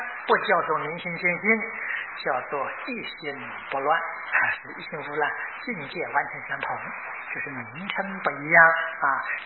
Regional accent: China; 我们中国人喜欢简单，喜欢省略啊，把那个尾音去掉了，称菩萨。

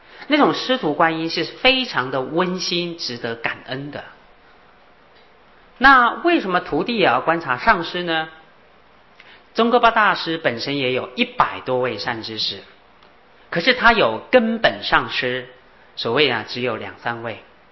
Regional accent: China; 其实我们中国人呢、思考模式里面呢、都是帝王思想。因为我三四年都没有回国

